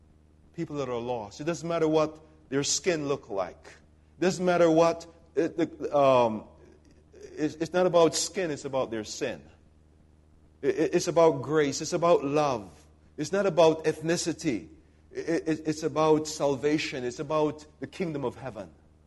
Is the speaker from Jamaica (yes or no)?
yes; Jamaica; You know, I was brought up in Jamaica, out in the country.